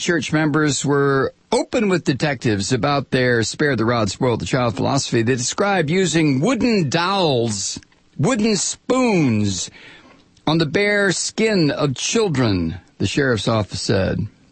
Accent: Black Earth, Wisconsin, United States; Where are you from? Mazomany. Oh, really? I'm from Black Earth.

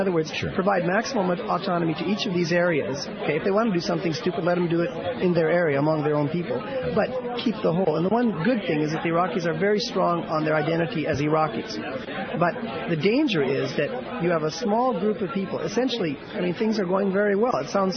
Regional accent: Japan; And I was born and raised in Japan where they did it right.

